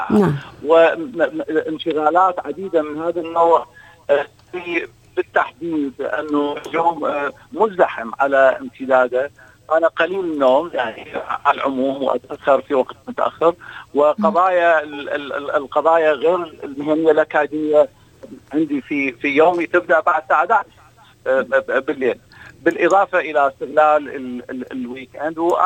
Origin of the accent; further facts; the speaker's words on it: Iraq; now in Australia; مستوى كوني عراقي الأصل